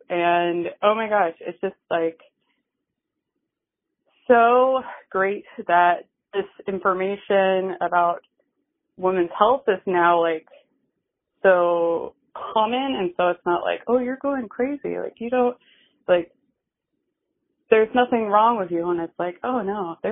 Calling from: Anchorage, Alaska, United States; I'm calling in from Anchorage, Alaska.

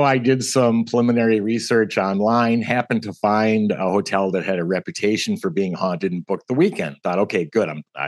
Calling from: Phoenix, Arizona, United States; Phoenix, Arizona.

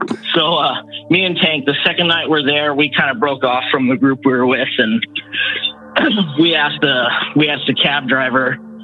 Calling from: Walla Walla, Washington, United States; Walla Washington. Walla, just a little bit closer than Battleground, actually. We're straight south, southeast Washington.

